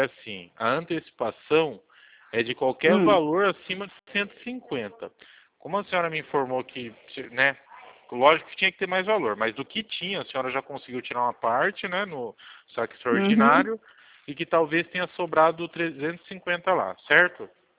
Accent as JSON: {"language": "Portuguese", "town": "Itu", "region": "São Paulo", "country": "Brazil", "said": "Eu sou aqui de Itu, São Paulo"}